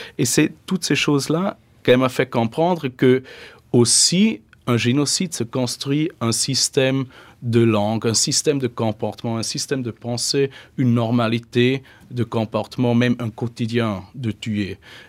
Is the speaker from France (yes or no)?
no; Germany; French is a second language; comme je ne suis pas allemand, mais comme je suis allemand et je vis en Allemagne